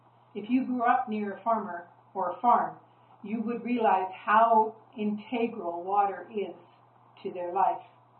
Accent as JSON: {"language": "English", "town": "Vernon", "region": "British Columbia", "country": "Canada", "tie": "born or raised there", "also_born_or_lived": "Indonesia / Bolivia", "said": "I grew up in the Okanagan, in Vernon, and water was totally a part of my life."}